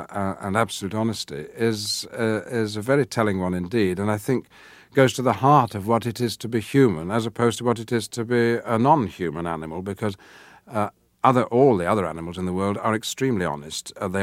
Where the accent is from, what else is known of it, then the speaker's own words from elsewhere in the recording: England, United Kingdom; accent: northern; to be vocally, for instance, identifiable as someone from the north of England. And so I got rid of my northern accent to a great extent and spoke received pronunciation English.